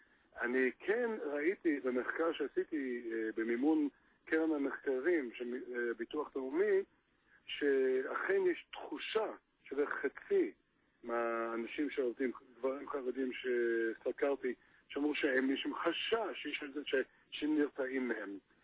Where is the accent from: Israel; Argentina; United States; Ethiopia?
United States; אני אמריקאי במקור.